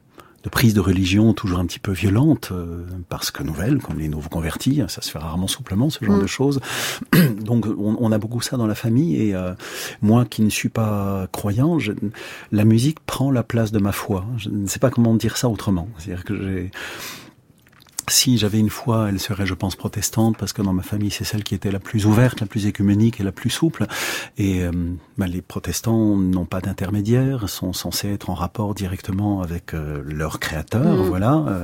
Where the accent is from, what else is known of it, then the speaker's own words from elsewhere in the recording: Belfort, Bourgogne-Franche-Comté, France; Donc j'ai grandi à Belfort, absolument.